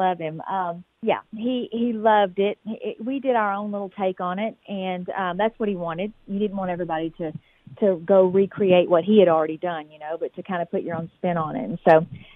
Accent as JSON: {"language": "English", "region": "Texas", "country": "United States", "tie": "born or raised there", "said": "I grew up in East Texas. My dad was in radio, so I knew some of that side of the business."}